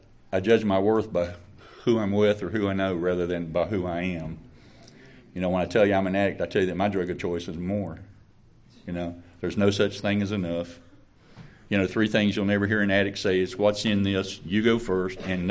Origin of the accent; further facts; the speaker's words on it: United States; And because I'm from Bubba Country, Polk County, I got to pee on the barbed wire fence to see if it's really electric.